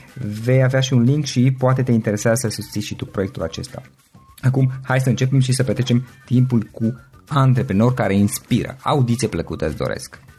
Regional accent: Cluj-Napoca, Cluj County, Romania; sunt aici de la Cluj.

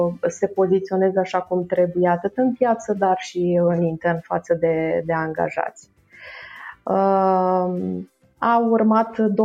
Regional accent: Roman, Neamț County, Romania; La vremea respectivă lucram în orașul natal, Roman, facultatea și masterul urmându-le în Iași.

